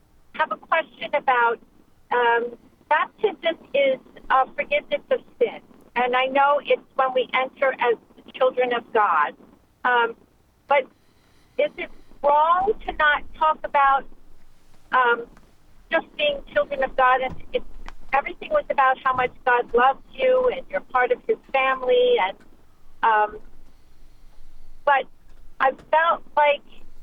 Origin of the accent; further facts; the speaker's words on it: New Jersey, United States; Okay, I'm from New Jersey, but I'm driving to Pittsburgh to visit my son and his family.